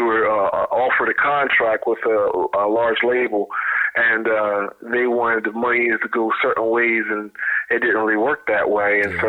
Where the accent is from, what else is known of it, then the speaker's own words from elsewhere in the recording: Jamaica; Well, originally I'm from Jamaica.